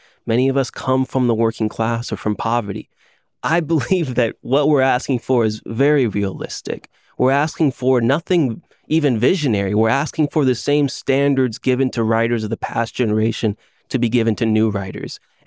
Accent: Orlando, Florida, United States; I'm from Orlando, Florida. So I really know the vice grip that Disney has on IP and on the minds of so many people.

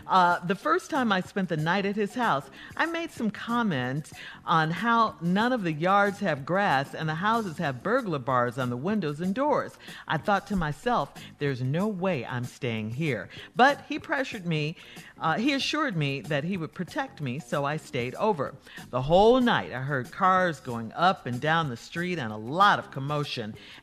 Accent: Central African Republic; Carla's from Ghana. I'm from Central African Republic.

